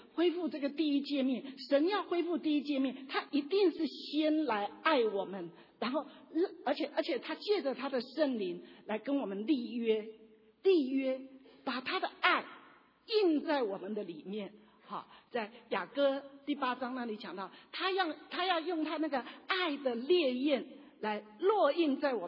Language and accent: Chinese; China; 特别是我们中国人，好，那就是因为我们中国人将来很含蓄